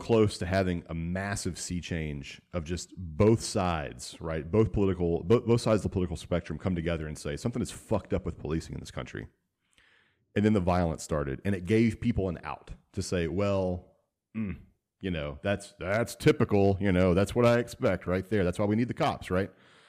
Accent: Port Arthur, Texas, United States; I grew up where I grew up in Port Arthur, and it's kind of a terrible place to grow up, and it's worse now than it was when I was a kid.

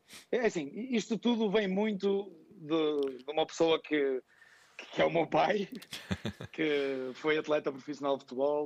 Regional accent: Paredes, Porto, Portugal; Eu sou de Paredes, na altura fui para as escolinhas do Penafiel.

